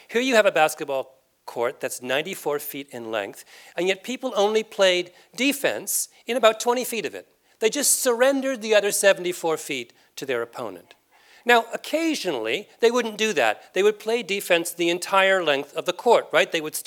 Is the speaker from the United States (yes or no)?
no; Canada; I'm Canadian, and this is one of those days that gives Canadians such as myself a sense of moral superiority.